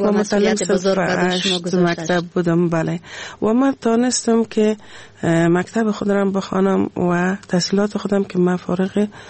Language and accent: Persian; Afghanistan; همه ما شما افغان هستیم، مسلمان هستیم،